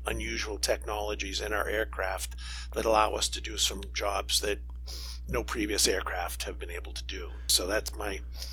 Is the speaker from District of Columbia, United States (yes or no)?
no; Revere, Massachusetts, United States; So I spent about 5 years at a local newspaper in my hometown of Revere, the Revere Journal, in journal publishing.